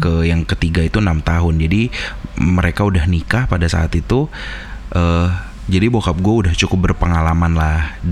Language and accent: Indonesian; South Sulawesi, Indonesia; gue orang Bugis.